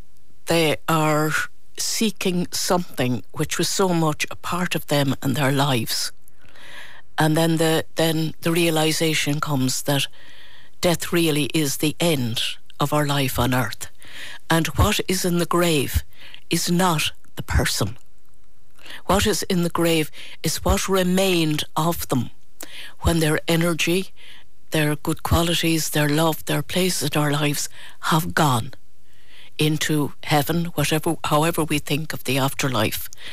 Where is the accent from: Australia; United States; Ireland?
Ireland; Galway, Connacht; now in Tralee, Ireland; And I'm from Galway.